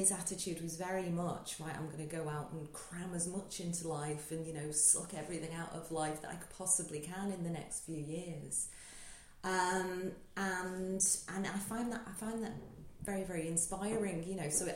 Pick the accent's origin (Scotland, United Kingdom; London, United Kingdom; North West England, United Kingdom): North West England, United Kingdom; Liverpool; I'm originally from Liverpool.